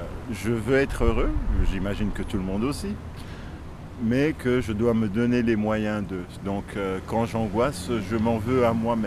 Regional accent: Senegal; now in Montreal, Canada; 48 ans, je suis originaire du Sénégal et je vis à Montréal depuis 28 ans.

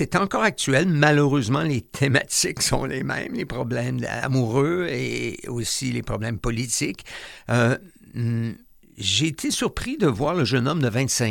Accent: Longueuil, Quebec, Canada; also born or lived in Indianapolis; Ben, moi, je viens de Longueuil. J'ai passé mon enfance à Longueuil.

